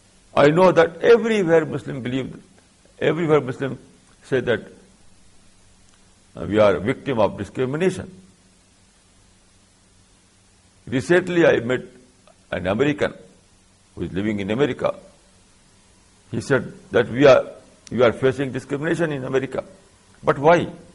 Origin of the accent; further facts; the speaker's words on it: India; For example, I am Indian, so my nationhood is also Indian.